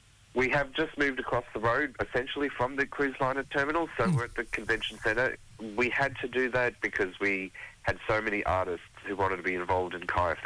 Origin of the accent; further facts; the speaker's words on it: Mapoon, Queensland, Australia; now in Cairns, Australia; I live in Cairns at the moment, but I come from Western Cape, of Cape York Peninsula, from Marpoon, Tepetiki, Chungunji, and of course, traditionally from down in the Gulf. Wangi, just like you.